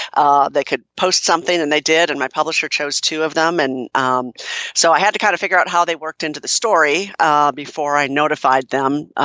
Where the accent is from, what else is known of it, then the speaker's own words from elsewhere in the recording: Minneapolis, Minnesota, United States; when I was growing up, I grew up in the Minneapolis area and we listened to WCCO